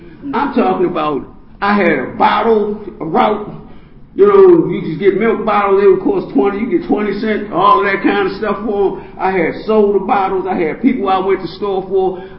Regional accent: Baltimore, Maryland, United States; I grew up in Baltimore City, bottom of Pennsylvania Avenue on Ogle Avenue.

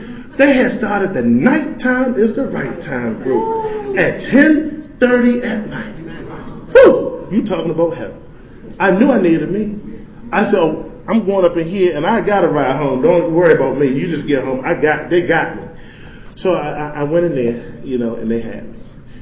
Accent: Washington, District of Columbia, United States; now in Chantilly, United States; I'm from Southeast D.C. I'm out in Chantilly, Virginia at a treatment program.

